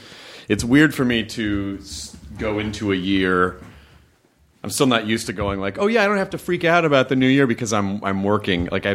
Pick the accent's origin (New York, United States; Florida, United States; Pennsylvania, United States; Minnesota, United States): Florida, United States; Miami; we grew up in Miami. My mom grew up in Miami, and I lived in Miami when I was a kid.